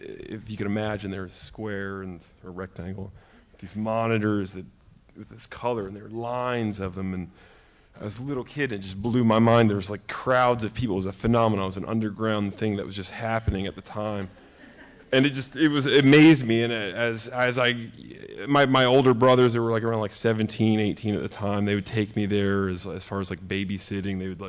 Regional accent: Maryland, United States; I grew up in Harford County. I'm the youngest of five children in a house of, I guess, seven people.

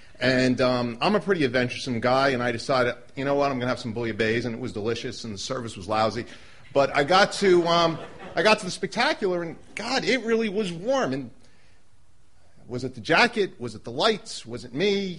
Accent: New Jersey, United States; now in Baltimore, United States; And actually, it's why we came to Baltimore from Jersey. Yo, exit 143.

